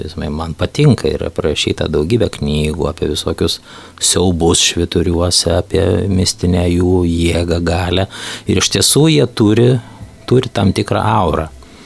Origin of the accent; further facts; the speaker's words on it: Vilnius, Vilnius County, Lithuania; now in Palanga, Lithuania; Aš iš tiesų esu vilnietis, prieš kokius 25 metus atsidūriau Palangoje